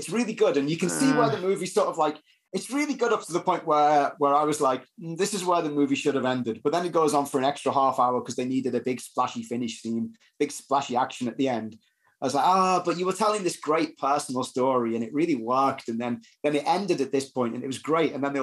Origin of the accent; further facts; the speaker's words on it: England, United Kingdom; me growing up in England, like right where these wars happened